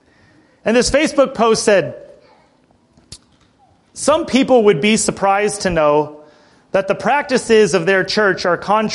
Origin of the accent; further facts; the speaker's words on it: Ireland; I'm Irish. I was born to be confrontational.